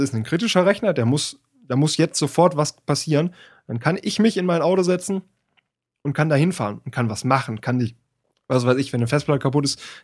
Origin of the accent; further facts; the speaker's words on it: Bielefeld, North Rhine-Westphalia, Germany; Ich komme aus Bielefeld